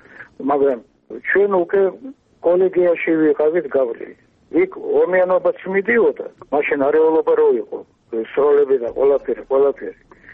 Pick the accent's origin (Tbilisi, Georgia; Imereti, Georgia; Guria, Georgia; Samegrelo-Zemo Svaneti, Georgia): Tbilisi, Georgia; born there; მაგრამ მე ხომ თბილისში დავიბადე